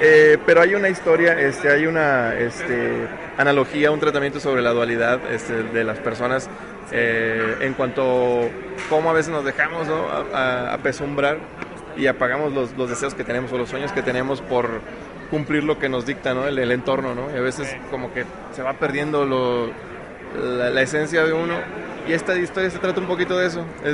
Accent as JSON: {"language": "Spanish", "country": "Mexico", "said": "Como mexicanos, ¿verdad?"}